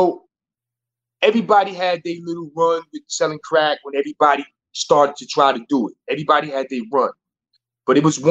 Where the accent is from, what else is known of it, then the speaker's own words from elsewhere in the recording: Brooklyn, New York, United States; Now, growing up in Lafayette Gardens, we grew up in the same building.